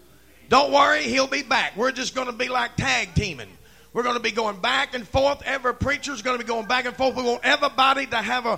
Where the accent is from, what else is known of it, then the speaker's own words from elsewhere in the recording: Texas, United States; Hey, man. I'm from East Texas, man.